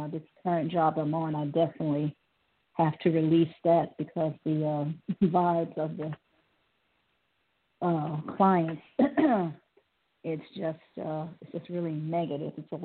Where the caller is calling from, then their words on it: Ohio, United States; calling from Ohio.